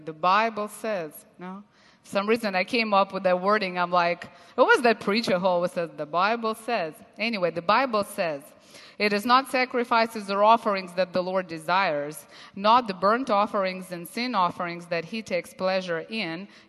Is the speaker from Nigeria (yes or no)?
no; Russia; English is a second language; or even in my home country we have white knights, they're called, in St. Petersburg.